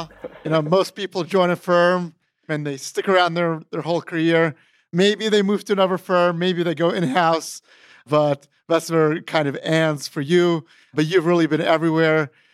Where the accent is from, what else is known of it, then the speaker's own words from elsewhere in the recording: Brooklyn, New York, United States; I'm from Brooklyn myself.